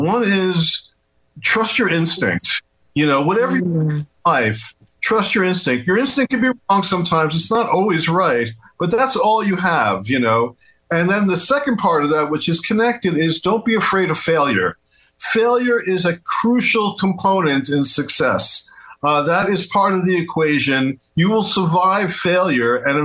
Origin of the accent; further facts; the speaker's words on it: Brooklyn, New York, United States; we're both from Brooklyn. We're from the same neighborhood.